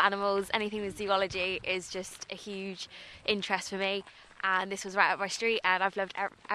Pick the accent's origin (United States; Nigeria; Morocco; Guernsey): Guernsey; From Guernsey in the Channel Islands.